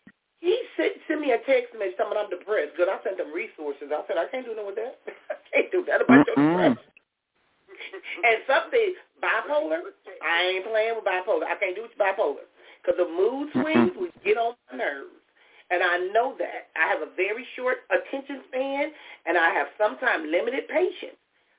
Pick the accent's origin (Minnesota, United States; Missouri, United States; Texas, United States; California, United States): California, United States; Compton; I remember growing up in Compton, there was a neighborhood I knew nothing about.